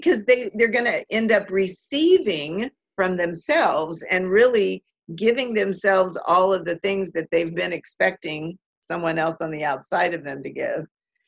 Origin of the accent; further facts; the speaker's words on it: United States; I'm from the States and I do live in at the edge of the woods as well.